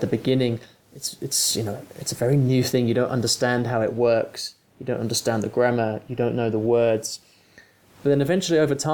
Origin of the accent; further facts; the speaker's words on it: Cambridge, East of England, United Kingdom; accent: British; So I grew up in Cambridge, which is in the UK, and it's about an hour north of London.